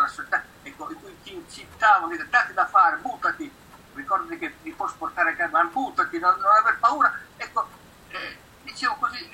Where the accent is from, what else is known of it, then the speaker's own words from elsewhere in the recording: central Italy, Italy; io non sono un torinese, io sono, che dire, dell'Italia centrale, ecco